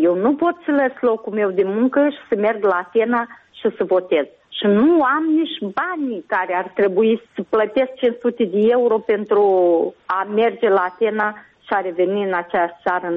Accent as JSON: {"language": "Romanian", "country": "Moldova", "moved": "as an adult", "said": "Noi întotdeauna ne gândim să revenim acasă la noi. A doua generație de emigranți care sunt copiii noștri"}